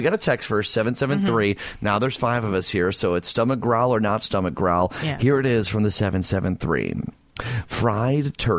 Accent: Downers Grove, Illinois, United States; We have Rosemary in my hometown of Downers Grove.

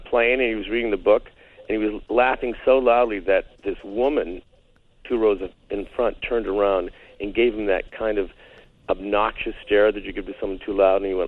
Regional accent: Hamilton, Ontario, Canada; I grew up in Hamilton.

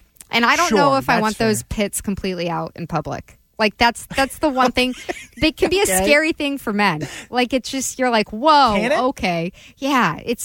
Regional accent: Maryland, United States; Well, I love Old Bay. I'm from Maryland.

